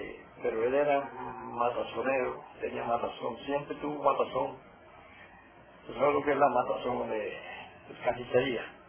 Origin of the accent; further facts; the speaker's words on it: Cabonao, Camagüey, Cuba; moved away; Me crié en Cabonao.